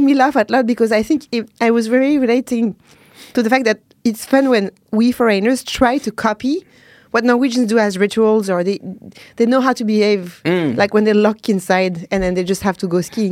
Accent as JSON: {"language": "English", "town": "Paris", "region": "Île-de-France", "country": "France", "tie": "born or raised there", "second_language": "English", "said": "I really relate to this because I grew up in Paris"}